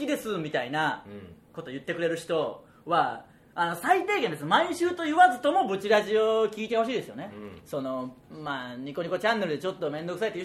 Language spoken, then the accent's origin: Japanese; Okayama, Japan; 僕らの地元岡山県にある遊園地で、